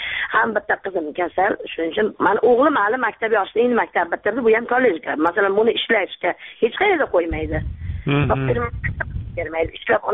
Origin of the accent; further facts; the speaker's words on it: Samarkand, Samarqand Region, Uzbekistan; Samarqand.